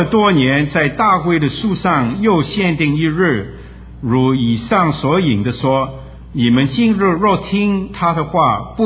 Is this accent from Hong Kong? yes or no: yes; Hong Kong; first language Cantonese; Chinese is a second language; moved away; 后来我们一家，我两岁的时候我们就搬到香港了。